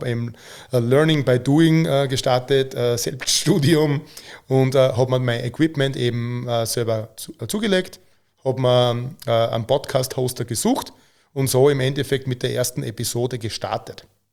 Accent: Styria, Austria; Der ist von meinem Opa gegründet worden, nach dem Krieg klassisch. Und bei uns in der Oststeiermark hast du eigentlich immer zu den Fleischer, nicht Metzger gesagt, sondern wir sind einfach die Fleischhocker immer gewesen.

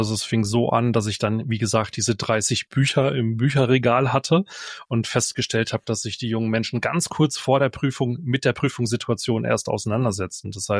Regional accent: Bochum, North Rhine-Westphalia, Germany; moved away as an adult; Ich bin gebürtiger Bochumer, ich komme aus dem Ruhrgebiet, tief im Westen, ehrlicherweise, da komme ich her, habe da 30 Jahre gelebt, bin dort aufgewachsen und irgendwann hat es uns mit der Familie in die Pfalz gezogen.

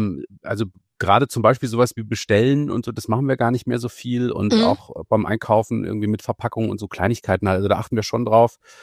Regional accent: Freiburg, Baden-Württemberg, Germany; Ich bin zu Hause in meiner Heimatstadt Freiburg, aber halt jetzt hier in einem Hotelzimmer

